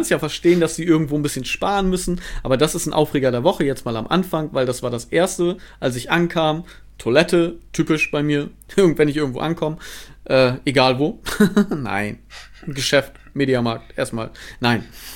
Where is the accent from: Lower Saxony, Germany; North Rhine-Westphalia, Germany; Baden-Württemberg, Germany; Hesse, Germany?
Lower Saxony, Germany; Sieht ein bisschen da so aus wie bei uns in Ostfriesland, nur mit Bergen.